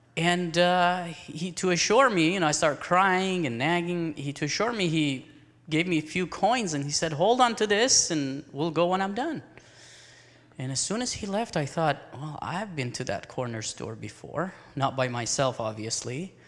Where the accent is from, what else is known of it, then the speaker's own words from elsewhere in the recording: Iran; English is a second language; I'm originally from Iran, as I mentioned, and I was born physically blind in southern Iran and grew up as a Muslim there, obviously.